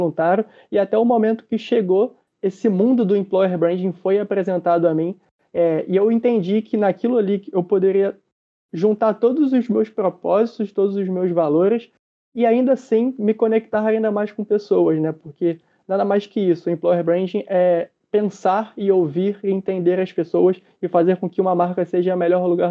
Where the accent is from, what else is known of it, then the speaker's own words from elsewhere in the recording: Rio de Janeiro, Brazil; nascido e criado no Rio de Janeiro.